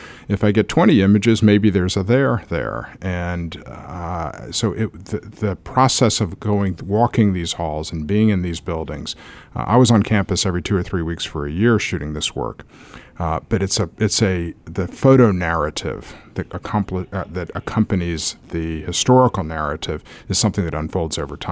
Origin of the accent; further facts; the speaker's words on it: Savannah, Georgia, United States; I am a fifth generation Georgian.